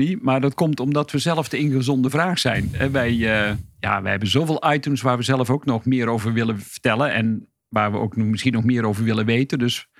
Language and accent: Dutch; Hedel, Gelderland, Netherlands; born there; ik ben geboren in Hedel. Nou ja, iedereen maakt fouten, maar ik ben in Hedel geboren.